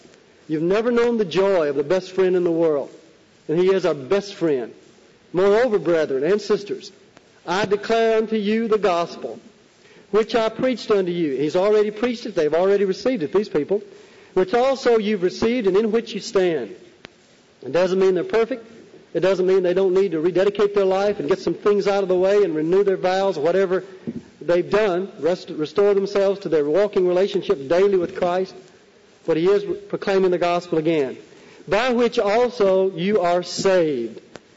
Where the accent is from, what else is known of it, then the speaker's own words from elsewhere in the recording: the South, United States; I said, well, don't you understand I'm a Southerner?